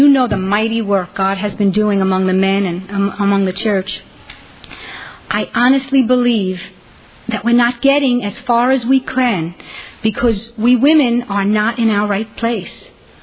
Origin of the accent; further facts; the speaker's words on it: New York City, New York, United States; Growing up in New York City, I did not hear anything about submission.